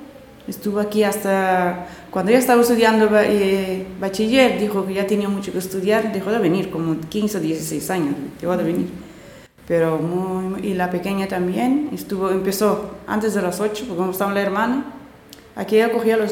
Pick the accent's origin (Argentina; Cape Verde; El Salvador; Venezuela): Cape Verde; Spanish is a second language; Yo soy de Cabo Verde.